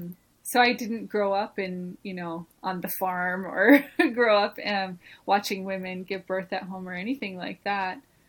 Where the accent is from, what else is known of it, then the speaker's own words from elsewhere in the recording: Minnesota, United States; A little bit about me. I grew up in Minnesota and kind of a super adventurous kid.